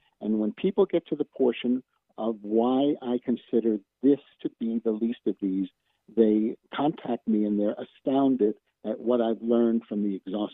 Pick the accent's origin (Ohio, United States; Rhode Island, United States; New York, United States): New York, United States; Brooklyn; born there; I was born in Brooklyn, New York.